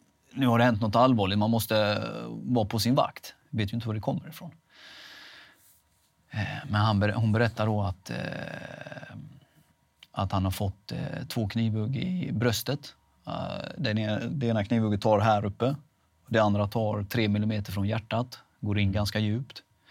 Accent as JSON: {"language": "Swedish", "town": "Veinge", "region": "Halland County", "country": "Sweden", "said": "Och Veinge är ju där jag kommer ifrån"}